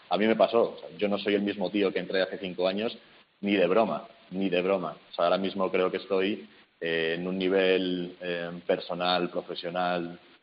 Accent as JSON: {"language": "Spanish", "town": "Pozuelo de Alarcón", "region": "Community of Madrid", "country": "Spain", "said": "Yo soy de un poquito más arriba, soy de Pozuelo"}